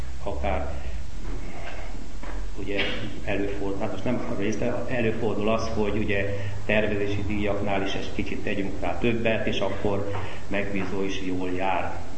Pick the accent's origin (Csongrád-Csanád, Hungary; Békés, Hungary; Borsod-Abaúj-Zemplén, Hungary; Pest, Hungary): Csongrád-Csanád, Hungary; Szeged; én Szegeden születtem, szüleimmel, két testvéremmel ott éltünk egészen addig, amíg leérettségiztem. Hát az édesanyám az katolikus hitű volt, vagy hát most is élnék, az édesapám pedig református, engem katolikusnak kereszteltek.